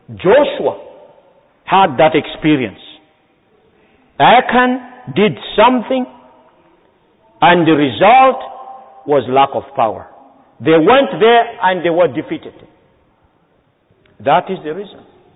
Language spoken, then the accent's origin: English; Madagascar; I'm originally from Madagascar, that island.